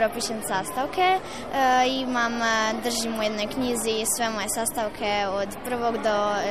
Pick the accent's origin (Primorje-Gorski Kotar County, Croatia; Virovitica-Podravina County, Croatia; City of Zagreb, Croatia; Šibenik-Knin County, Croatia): Primorje-Gorski Kotar County, Croatia; Rijeka; dolazim iz Rijeke